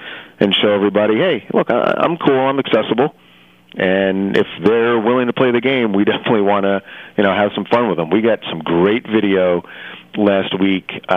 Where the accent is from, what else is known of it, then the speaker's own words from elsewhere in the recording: New York, United States; Now, I'm originally from New York